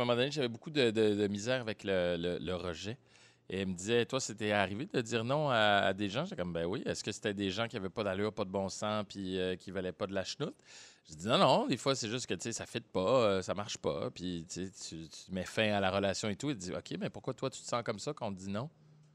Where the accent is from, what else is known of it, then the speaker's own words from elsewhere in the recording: Montreal, Quebec, Canada; je suis pas de Victo ou de Drummond, je suis de Montréal, puis je suis mauditement insulté!